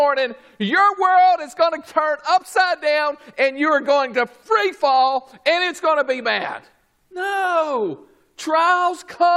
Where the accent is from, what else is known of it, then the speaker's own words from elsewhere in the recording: Atlanta, Georgia, United States; Growing up, I grew up in Atlanta. Atlanta, we had Six Flags Over Georgia